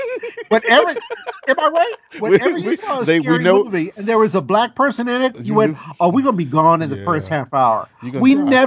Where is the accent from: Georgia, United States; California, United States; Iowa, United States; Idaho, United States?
California, United States; Los Angeles; because I grew up in South Central L.A.